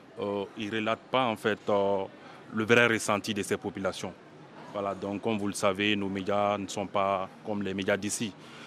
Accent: Bamako, Mali; Comme moi, je suis de Bamako, je suis à 400 km de la localité Kenyeba. Je suis aussi journaliste

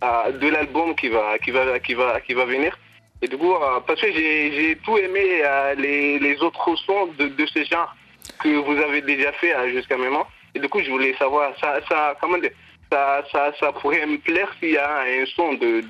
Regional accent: Comoros; now in Madagascar; je vis à Madagascar. Je suis un Comorien, mais je vis à Madagascar en ce moment pour mes études.

